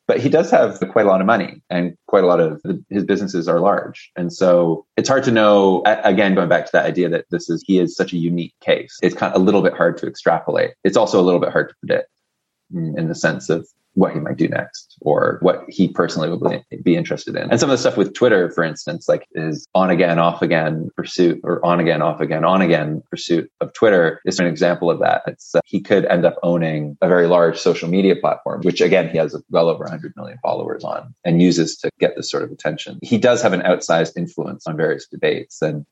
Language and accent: English; Canada; I'm actually Canadian, I'm not American, so I'm not deeply familiar in some cases with American legislation and laws